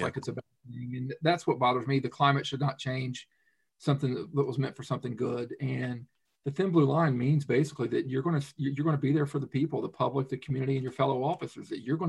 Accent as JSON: {"language": "English", "town": "Middletown", "country": "United States", "said": "And I'm from Middletown. I lived here. My kids went to school. I'm a Middletown guy."}